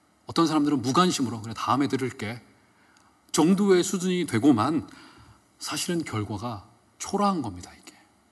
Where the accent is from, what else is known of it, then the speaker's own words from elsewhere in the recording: Chungcheong, South Korea; 제가 충청도 사람이니까 앞에 대놓고 뭐라고 하진 않아요.